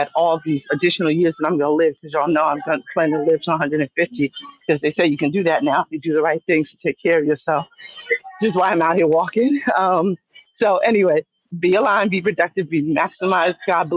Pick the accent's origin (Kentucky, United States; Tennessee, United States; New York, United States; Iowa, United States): New York, United States; now in Bahamas; I said I'm in the Bahamas, but I'm from New York and we travel a lot.